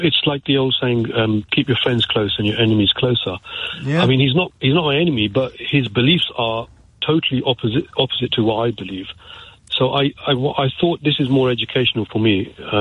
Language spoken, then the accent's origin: English; United Kingdom; Yes, I'm British Asian. My parents are from Pakistan. I'm Muslim.